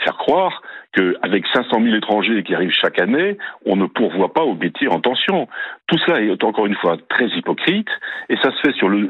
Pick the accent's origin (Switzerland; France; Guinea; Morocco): France; Occitanie; que ce soit chez moi dans le Tarn